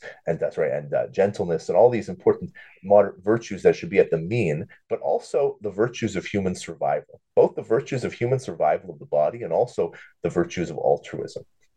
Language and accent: English; Thornhill, Ontario, Canada; Well, I grew up in Toronto, really Thornhill, not too far from you.